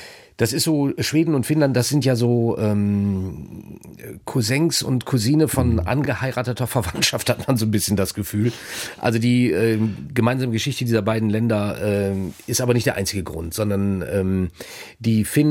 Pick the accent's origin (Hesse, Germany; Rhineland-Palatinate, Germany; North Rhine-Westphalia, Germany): North Rhine-Westphalia, Germany; über die ich als Ostwestfale dann natürlich auch wieder ein bisschen lächeln muss